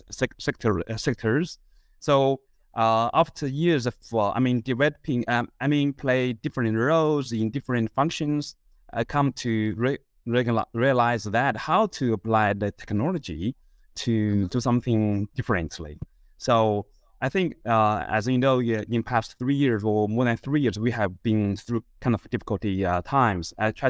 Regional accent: China; moved away as an adult; I grew up in Nikulan Tansha of China. I moved to Sydney to do my computer science degree and then back to Beijing for my MBA in Tsinghua University.

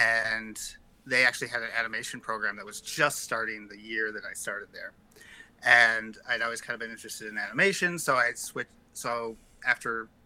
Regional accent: Minneapolis, Minnesota, United States; I'm from Minnesota. That's where here is, Minneapolis. It was a lot cheaper because I could live at home.

